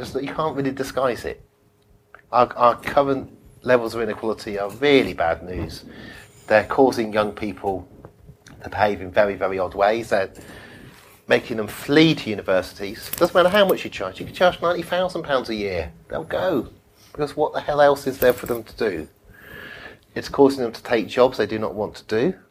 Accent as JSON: {"language": "English", "region": "England", "country": "United Kingdom", "said": "But we're so English that the idea of a property price crash, is almost worse to us than the idea of Godzilla coming in."}